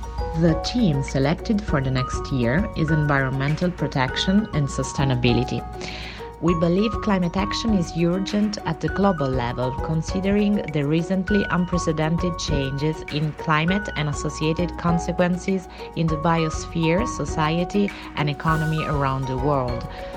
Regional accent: Orvieto, Umbria, Italy; English is a second language; I'm from Orvieto, a town in the center of Italy, and I'm a law graduate specializing in international law.

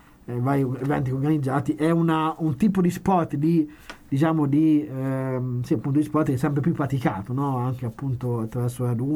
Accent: Perugia, Umbria, Italy; sono di Perugia, nato a Perugia, Perugino Rocche

